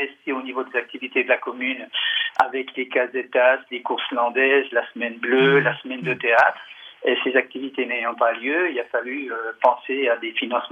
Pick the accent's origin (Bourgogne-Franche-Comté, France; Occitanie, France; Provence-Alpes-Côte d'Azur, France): Bourgogne-Franche-Comté, France; Pontarlier; moved away as an adult; now in Ondres, France; Je suis originaire de Pontarlier, dans le Doubs. Je suis arrivé à Hondres en 2000 avec mon épouse pour des raisons professionnelles